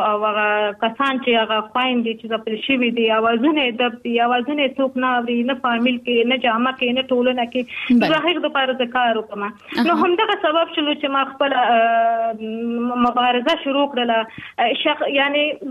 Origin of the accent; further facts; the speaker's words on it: Afghanistan; also born or lived in Pakistan; ستونزې په پاکستان کې د افغان مهاجر په حیث باندې واقعتا وي، موږ هم ډېر ستونزو سره مخامخ شوي یو، موږ هم په مهاجرت کې لوی شوي یو، په جهاد کې لوی شوي یو